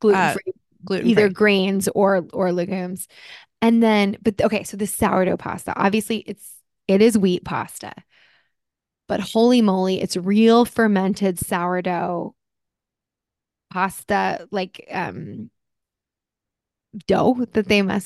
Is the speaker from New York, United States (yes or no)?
no; New Jersey, United States; I mean, I am Italian and I'm from New Jersey